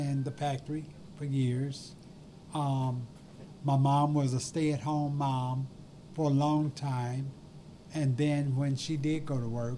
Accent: Detroit, Michigan, United States; I was born here in Detroit. Just east of here. Grew up in this area. Had relatives that stayed in the Brewster Projects. We lived just east of here, just across the tracks.

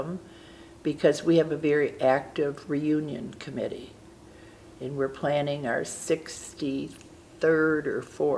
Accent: Detroit, Michigan, United States; also born or lived in Flint / Indianapolis; I was born in Flint, Michigan in 1935. Lived there until I was four. We moved to Indianapolis until I was six, and we moved to Detroit in 1941, just at the onset of the war.

